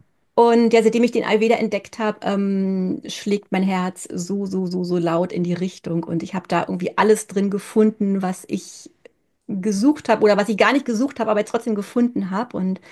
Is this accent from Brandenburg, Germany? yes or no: yes; Neuruppin, Brandenburg, Germany; Ich lebe mit meiner Familie in Neuruppin, das ist nördlich von Berlin. Bin hier auch groß geworden